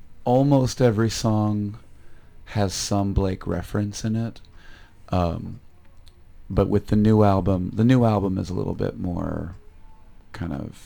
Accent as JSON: {"language": "English", "country": "United States", "said": "We are uniquely American, mm-hmm. but we sing in Indonesian."}